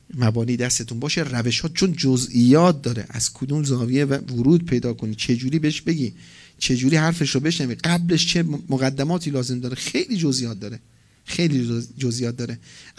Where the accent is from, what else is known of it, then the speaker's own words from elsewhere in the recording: Mashhad, Razavi Khorasan, Iran; به همم گفتم من مشهدیم، پدر مادرم دوست دارن من برم دیدنشون